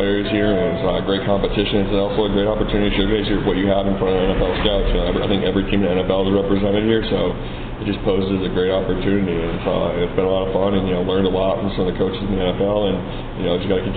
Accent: Madison, Connecticut, United States; Madison, Connecticut.

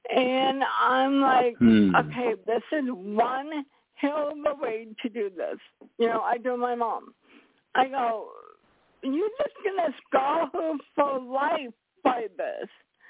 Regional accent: Seattle, Washington, United States; Okay, I'm from Seattle, so you can't understand why I'm saying what I'm saying

